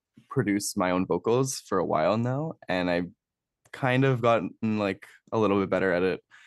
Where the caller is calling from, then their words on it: Toronto, Ontario, Canada; I am calling you from Toronto.